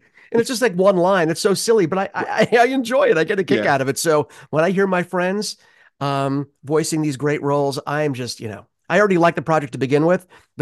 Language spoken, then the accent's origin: English; New York City, New York, United States; now in California, United States; growing up in New York, I'm, you know, native New Yorker.